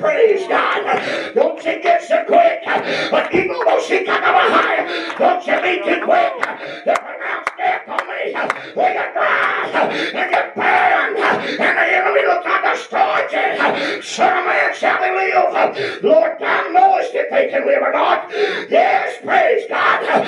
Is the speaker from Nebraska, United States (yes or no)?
no; Kentucky, United States; We're from Kentucky, so it ain't down there.